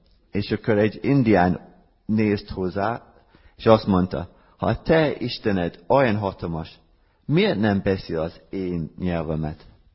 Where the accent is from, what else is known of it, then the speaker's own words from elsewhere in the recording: Scotland, United Kingdom; Hungarian is a second language; now in Miskolc, Hungary; Én skót vagyok, Skóciában nőttem fel, de Isten akarata vagy terve úgy látszik, hogy az volt, hogy ide kellett jönnem Magyarföldre. Az 1900-asok években én már dolgoztam itt Miskolcon